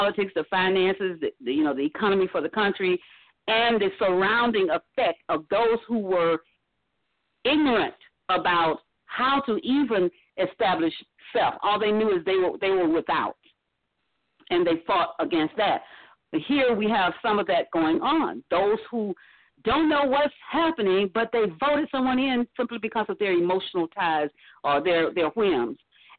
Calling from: St. Petersburg, Florida, United States; from St. Petersburg, Florida.

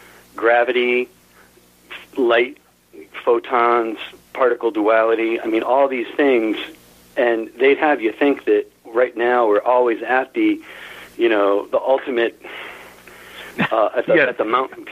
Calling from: Stratford, Connecticut, United States; from Stratford, Connecticut.

